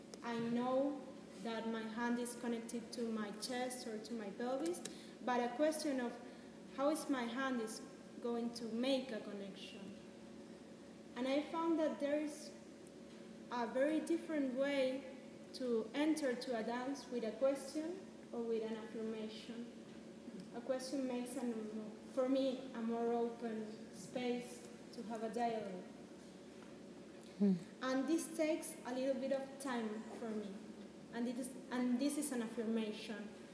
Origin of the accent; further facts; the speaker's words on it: Argentina; English is a second language; moved away; So when I was coming here from Argentina, where I come from, I had a lot of preconceptions about Europe and about dancing in Europe.